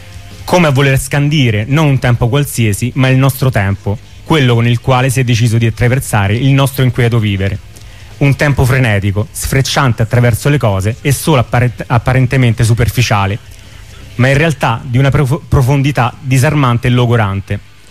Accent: Sicily, Italy; io siciliano e lui di Reggio Calabria.

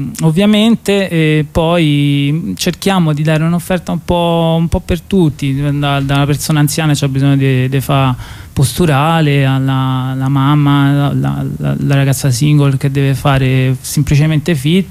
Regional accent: Florence, Tuscany, Italy; now in Rome, Italy; io me le ricordo con piacere queste cose perché vengo da Firenze

